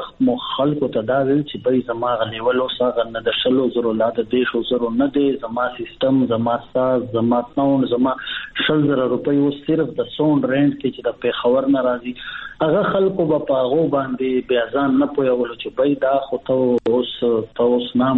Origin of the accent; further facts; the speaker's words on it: Bannu, Khyber Pakhtunkhwa, Pakistan; زه خو بیسیکلی د بنو یم په بنو کې پیدا شوی یم په بنو کې لوی شوی یم بنو زمونږ ابائی علاقہ دا زمونږ دا پلار زمونږ دا نکنو جائیدادونه ټول بنو کې دي